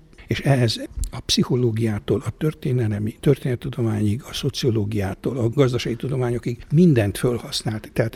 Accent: Arad, Arad County, Romania; Hát egyrészt ugye, mert Aradon nőttem föl

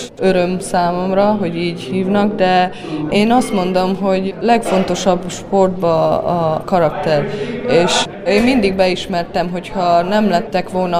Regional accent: Arad, Arad County, Romania; Sosem felejtjük el, ahonnan származunk, úgyhogy Arad végül is az első otthonom. És ott vannak a barátaim, szüleim, Arad az a szívemben van.

